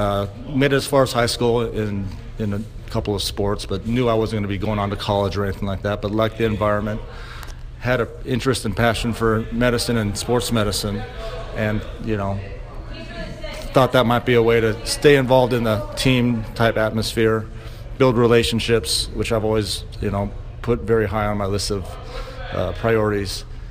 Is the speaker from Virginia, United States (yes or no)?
no; California, United States; I was aware of athletic trainers growing up in the Bay Area and who the athletic trainers were with the various teams.